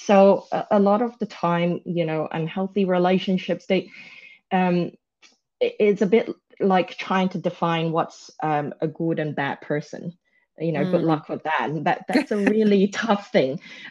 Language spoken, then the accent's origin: English; Malaysia; I'm ethnically, my background's Chinese, even though I was born in Malaysia, I'm Malaysian Chinese.